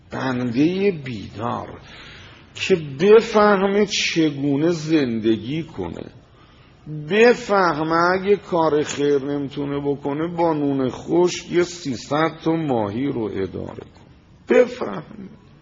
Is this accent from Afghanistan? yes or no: no; Tehran, Tehran Province, Iran; گو اهل کجایی؟ تهران.